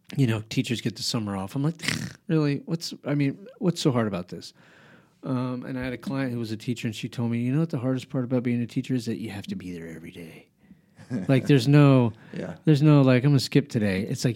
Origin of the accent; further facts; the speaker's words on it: Albuquerque, New Mexico, United States; I grew up in Albuquerque, much bigger schools, much bigger kind of group of people.